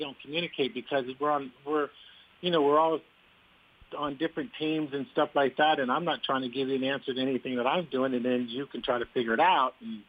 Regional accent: California, United States; Growing up in the Bay Area, graduating from Sarah High School and being on this, being in your high school's Hall of Fame, and then having the opportunity to come back to the city you grew up in and play and perform

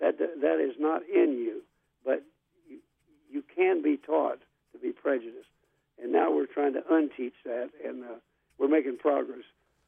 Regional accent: Anderson, Indiana, United States; there was a section of my hometown of Anderson, Indiana, called Hazelwood.

